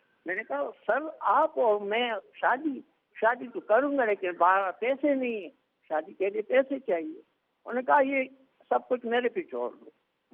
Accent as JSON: {"language": "Urdu", "town": "Akora Khattak", "region": "Khyber Pakhtunkhwa", "country": "Pakistan", "tie": "born there", "said": "28/12 میں صوبہ سرحد ضلع تحصیل پشاور میں پیدا ہوا. میرا گاؤں کا نام اکوڑا خٹک ادمدئی ہے."}